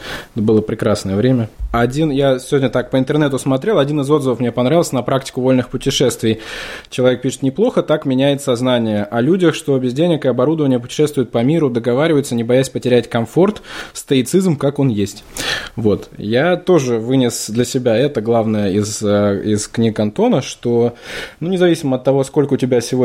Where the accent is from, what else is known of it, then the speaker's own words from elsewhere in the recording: Kursk, Kursk Oblast, Russia; я из Курска